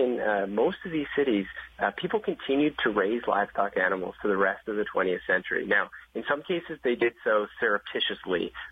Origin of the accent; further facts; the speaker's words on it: Vancouver, British Columbia, Canada; I know a lot of friends who I grew up with in Vancouver, where I grew up